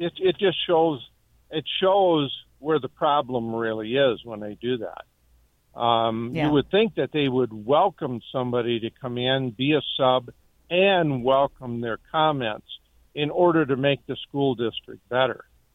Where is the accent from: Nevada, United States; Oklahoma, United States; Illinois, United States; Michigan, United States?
Michigan, United States; I'm from Michigan, and I had battle with my kids in the school district, and it was the school that I graduated from.